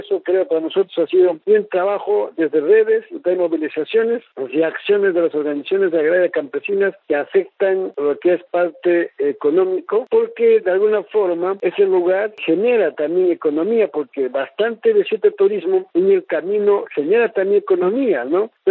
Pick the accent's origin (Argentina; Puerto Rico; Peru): Peru; Y lamentablemente en mi país, Perú, las empresas privadas están adueñándose a los funcionarios del Estado.